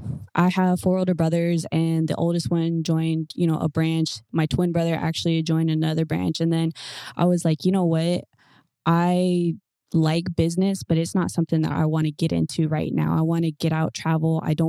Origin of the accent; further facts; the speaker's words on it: California, United States; I'm originally from California, actually, Southern California.